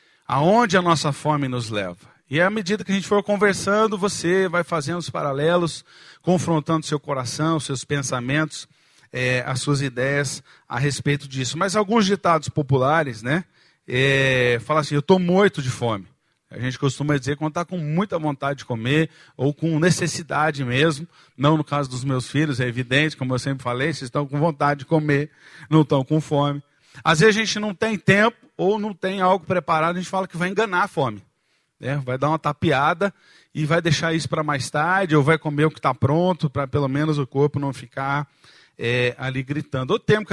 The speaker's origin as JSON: {"language": "Portuguese", "town": "Campinas", "region": "São Paulo", "country": "Brazil", "lives_now": "Curitiba, Brazil", "said": "eu vim de Campinas, era mais fácil"}